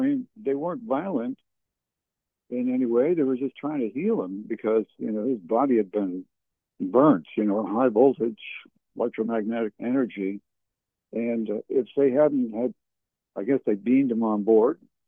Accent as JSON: {"language": "English", "town": "Fredericton", "region": "New Brunswick", "country": "Canada", "tie": "born or raised there", "said": "He was from my hometown where when I lived in New Brunswick, Canada, from Fredericton, New Brunswick. I lived there from 62 to 68."}